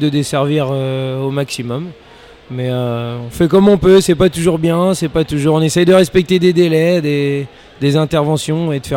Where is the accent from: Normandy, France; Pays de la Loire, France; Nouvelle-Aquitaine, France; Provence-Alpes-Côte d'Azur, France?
Pays de la Loire, France; Luçon; Nous on est de Luçon, donc on voulait faire quelque chose de proximité.